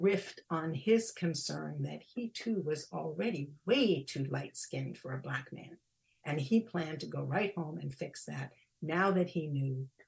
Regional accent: Philadelphia, Pennsylvania, United States; just a couple miles from the street where I grew up in West Philly, and a neighborhood that I knew pretty well.

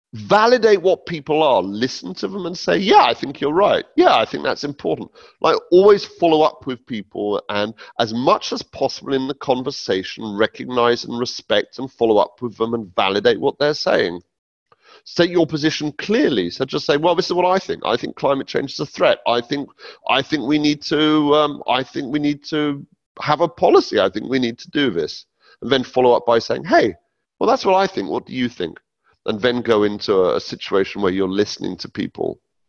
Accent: United Kingdom; And I just say, hey, I'm a Brit. I'd love to know what's going on.

